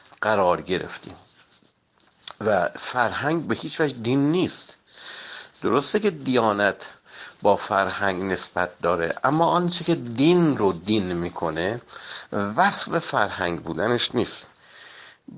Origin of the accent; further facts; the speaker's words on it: Iran; born there; من در قرن 20 به دنیا آمدم، نه مثلا معاصر پیامبر در دوران پیامبر، اینکه من در ایران به دنیا آمدم، نه مثلا در یونان